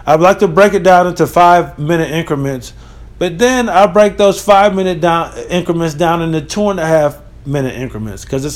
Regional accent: Rochester, New York, United States; trip back from Rochester, New York. Had a great time. I gotta tell you, man, that fucking drive to my hometown is brutal, man.

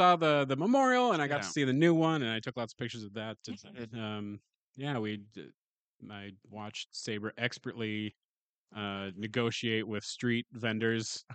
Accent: Midwest, United States; Like when you first get there as a Midwesterner, you're like everyone's gonna stab and rob me

